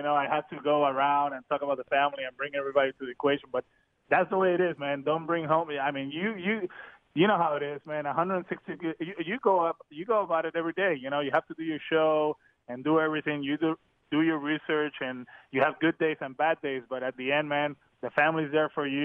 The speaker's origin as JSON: {"language": "English", "town": "Caguas", "country": "Puerto Rico", "tie": "born or raised there", "said": "I managed winter ball in Puerto Rico. I actually managed my hometown team, the Caguas Criollos."}